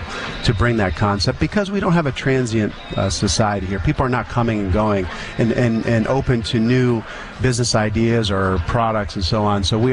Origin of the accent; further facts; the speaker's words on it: Pittsburgh, Pennsylvania, United States; I'm a technologist from Pittsburgh. I've been in the space for 20-something years, and we've launched many companies here in the city. I love the city of Pittsburgh.